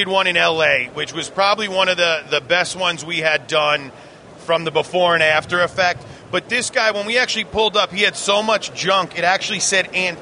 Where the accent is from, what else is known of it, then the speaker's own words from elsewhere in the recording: New York, United States; Yeah, I'm a New Yorker through and through, you know.